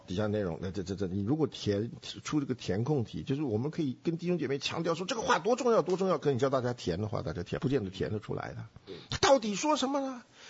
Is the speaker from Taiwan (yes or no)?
no; China; 那我们中国人一听要可以退